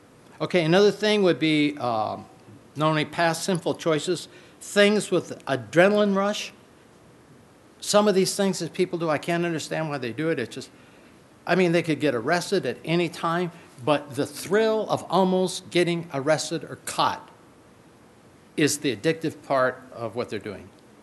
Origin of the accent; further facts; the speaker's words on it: Hollywood, California, United States; I grew up in Hollywood, and I never saw a picture of a naked lady, even in high school.